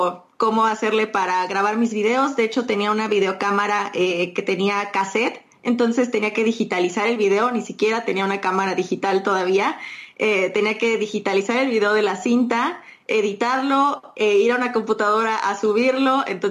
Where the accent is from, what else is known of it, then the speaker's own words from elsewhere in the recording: Mexico City, Mexico; vivo en la Ciudad de México, soy de México